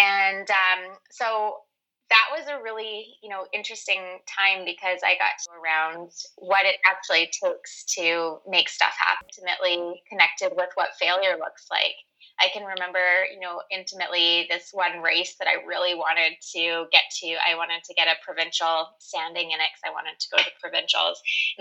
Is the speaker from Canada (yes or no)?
yes; Vancouver, British Columbia, Canada; also born or lived in Saskatoon, Canada; And we lived there for about 5 years, and then we moved to Vancouver. So as much as I can remember, I, you know, have grown up and lived in and around the Vancouver area.